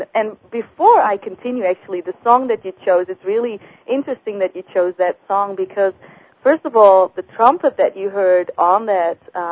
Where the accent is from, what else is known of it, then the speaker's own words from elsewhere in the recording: Netherlands; born there; English is a second language; the listeners are probably wondering where my accent is from. And I was born in the Netherlands